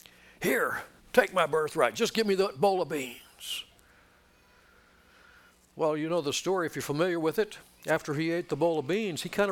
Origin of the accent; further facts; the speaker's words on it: California, United States; it's a different style than what I grew up with in Southern California.